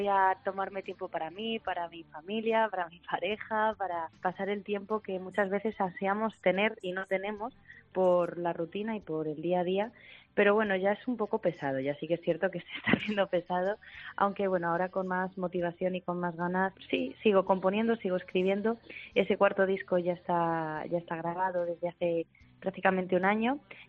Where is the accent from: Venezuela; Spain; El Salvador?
Spain; Talavera de la Reina, Castilla-La Mancha; somos de todos de Talavera, o al menos algunos que viven en Talavera, ¿no?